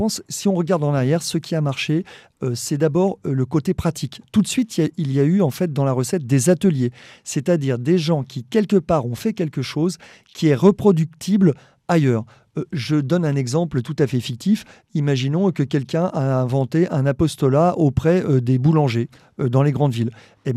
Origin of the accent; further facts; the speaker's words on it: Paris, Île-de-France, France; pour nous, beaucoup, on est des Parisiens, hein, on n'est pas forcément méchants.